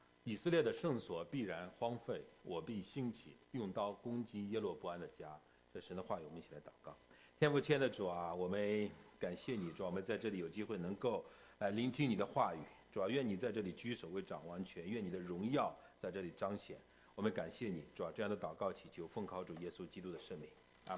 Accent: North China, China; 那我从小我是在农村长大的，那在我们北方的农村，我不知道南方的农村怎么样

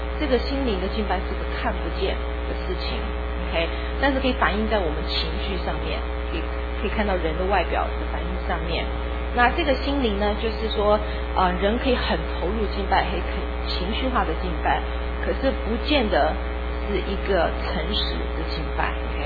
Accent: Taiwan; 那我是台湾来的，所以从小学钢琴

